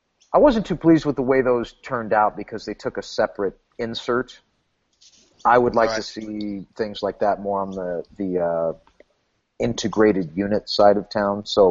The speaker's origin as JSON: {"language": "English", "region": "California", "country": "United States", "said": "Is it because I'm from California, you ask me?"}